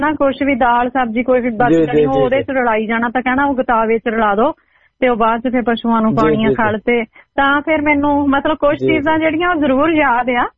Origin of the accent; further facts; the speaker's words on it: Punjab, India; ਮੈਂ ਕਿਹਾ ਤੁਹਾਨੂੰ ਇਹ ਵੀ ਨੀ ਪਤਾ ਕਿ ਮੈਂ ਦੁਆਬੇ ਤੋਂ ਆ ਤੁਸੀਂ ਇਹ ਅੱਜ ਦੱਸਿਆ ਵੀ ਮੈਨੂੰ ਪਤਾ ਹੀ ਨੀ ਸੀ ਦੁਆਬੇ ਤੋਂ